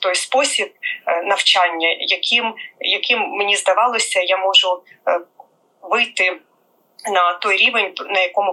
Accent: Boyarka, Kyiv Oblast, Ukraine; Я народилася в Києві, але мої батьки майже одразу переїхали в Боярку. Я з доволі такої малозабезпеченої родини, і їм там було легше знайти житло і облаштуватися на роботу.

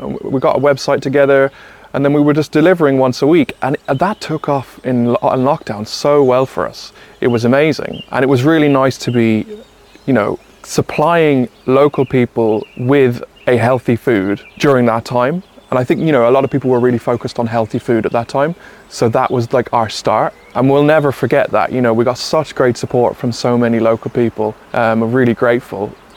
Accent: Munster, Ireland; And I grew up here in East Clare with like forests and open fields and blessed to have this beautiful countryside around us.

